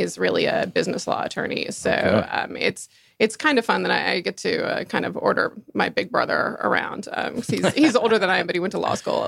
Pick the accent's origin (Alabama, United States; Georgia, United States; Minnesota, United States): Georgia, United States; Atlanta; also born or lived in New York; All right. Well, I grew up in Atlanta. Actually went to high school here. And then I went up to New York for college and law school, both at NYU. So, and then I worked at a big firm there for 8 years.